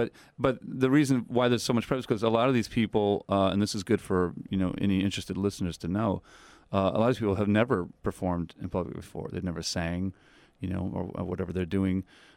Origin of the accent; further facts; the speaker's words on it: Illinois, United States; now in New York, United States; I grew up in Illinois. I started my college days at University of Illinois as a classical major